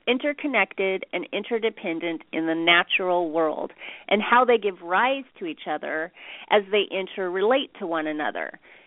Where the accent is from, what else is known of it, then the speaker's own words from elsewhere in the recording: California, United States; I say yang because I'm a Californian.